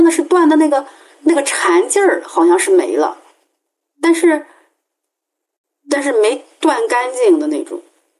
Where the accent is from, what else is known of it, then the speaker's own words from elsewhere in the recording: Shandong, China; 因为我们是山东人嘛，山东人就是那边葱蒜比较多